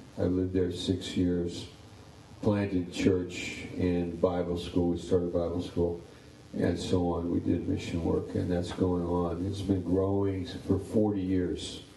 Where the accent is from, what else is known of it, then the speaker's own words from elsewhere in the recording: New York, United States; So I'm from New York State.